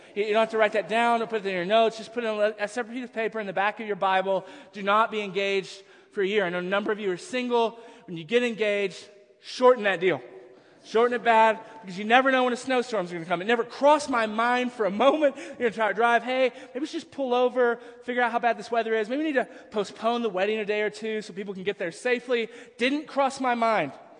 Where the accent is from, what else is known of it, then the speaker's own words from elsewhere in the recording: Texas, United States; Again, I grew up in Texas.